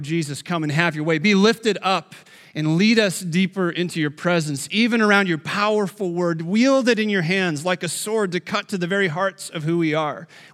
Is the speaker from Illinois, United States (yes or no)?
yes; Illinois, United States; I grew up in Illinois. I'm not a Cubs fan.